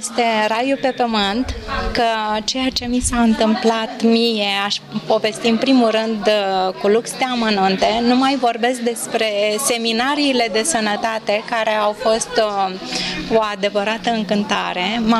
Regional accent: Brăila, Brăila County, Romania; Din Brăila.

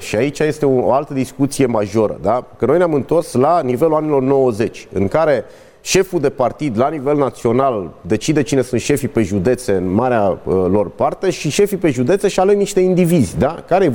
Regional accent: Timiș County, Romania; vă dau cazul Timișului de unde sunt eu

